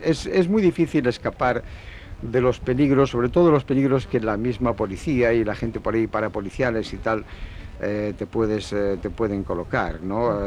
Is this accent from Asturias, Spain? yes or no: yes; Asturias, Spain; yo soy asturiano 100%, eso ya se nota, ¿eh?